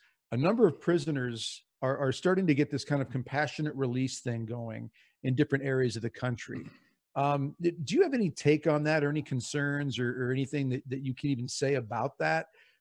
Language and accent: English; Nebraska, United States; moved away; But I'm from Nebraska, Dan. So in my whole life, born and raised in Nebraska, I moved down here about 8-9 months ago.